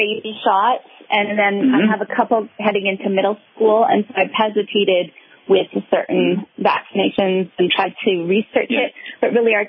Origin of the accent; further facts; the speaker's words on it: Canada; now in United States; We are both Canadian. We're getting our green cards.